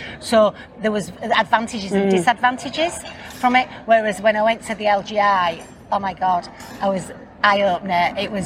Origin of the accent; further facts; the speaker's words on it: Yorkshire and the Humber, United Kingdom; I'm obviously from West Yorkshire.